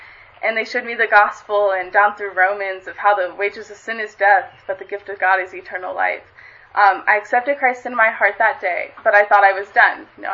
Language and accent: English; Harrisonville, Missouri, United States; I'm from Harrisonville, Missouri, which most of you probably don't even know where that's at. Super small.